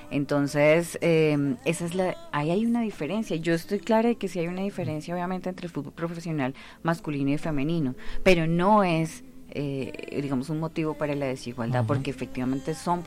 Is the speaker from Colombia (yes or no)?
yes; Colombia; como colombiana también en el exterior en ocasiones